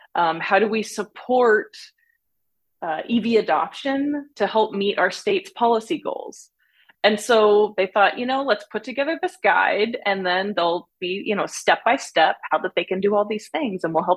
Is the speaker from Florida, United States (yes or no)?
no; San Diego, California, United States; also born or lived in New York / Germany; Actually born in New York, but raised in San Diego. My dad was in the Air Force. We moved to Germany, but then back to San Diego.